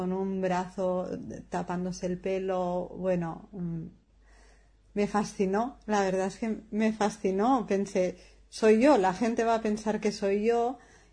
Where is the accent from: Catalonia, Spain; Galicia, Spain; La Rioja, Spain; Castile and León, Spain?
Catalonia, Spain; Santpedor; la de San Pedor, la de mi pueblo